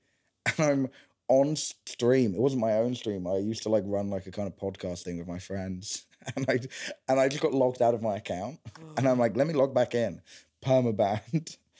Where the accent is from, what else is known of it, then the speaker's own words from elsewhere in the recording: Wallington, London, United Kingdom; I'm from Croydon. Three reasons. One, basically am. Two, nobody knows Wallington.